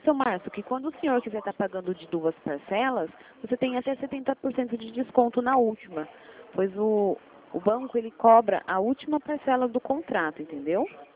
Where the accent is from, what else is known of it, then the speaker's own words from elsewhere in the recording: Rio Claro, São Paulo, Brazil; De Rio Claro.